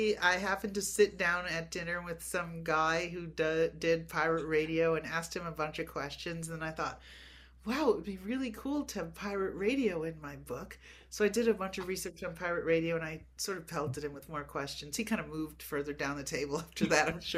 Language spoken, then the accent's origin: English; Appleton, Wisconsin, United States; I'm from Appleton, Wisconsin, and Edna Ferber is from Appleton, Wisconsin.